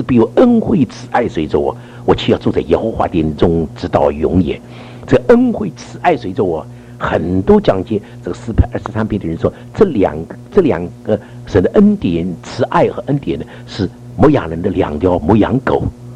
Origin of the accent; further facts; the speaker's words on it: China; 我们中国人喜欢腹，特别是广东人，啊，最喜欢这个腹喽。